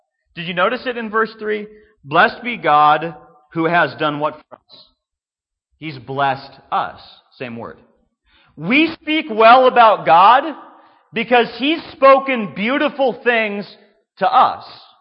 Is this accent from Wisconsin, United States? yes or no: no; Minnesota, United States; Now, growing up in Minnesota, we had St. Paul, a big city, one of the Twin Cities.